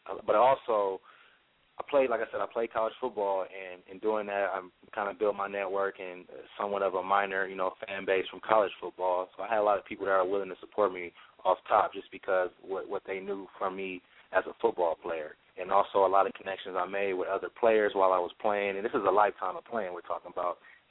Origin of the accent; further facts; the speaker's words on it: Los Angeles, California, United States; Yeah, that's correct. Born and raised here in L.A.